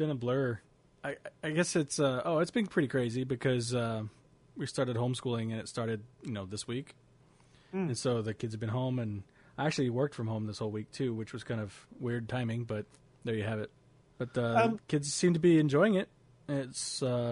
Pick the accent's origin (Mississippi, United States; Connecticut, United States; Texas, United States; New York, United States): Texas, United States; Houston; from Houston, Texas.